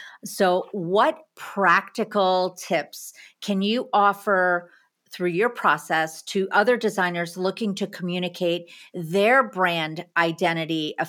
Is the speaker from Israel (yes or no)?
no; Freehold, New Jersey, United States; So I grew up in Freehold in a ranch.